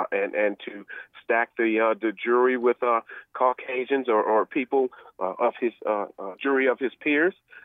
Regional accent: Los Angeles, California, United States; When I grew up in Los Angeles, I had that talk myself.

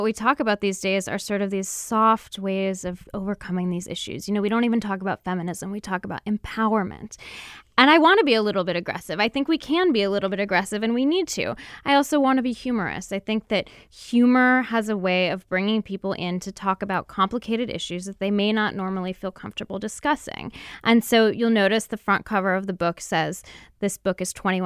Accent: Seattle, Washington, United States; now in New York, United States; Yeah. So, you know, I was born and raised here.

